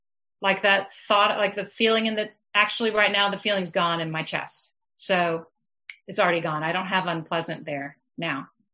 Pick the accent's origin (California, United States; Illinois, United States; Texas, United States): Texas, United States; I grew up in Texas where I used to eat a lot of meat.